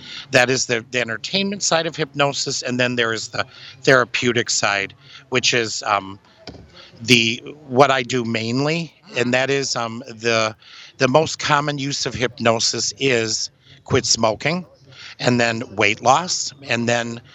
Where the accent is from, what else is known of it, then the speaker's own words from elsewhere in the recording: Wisconsin, United States; I'm from Wisconsin, originally.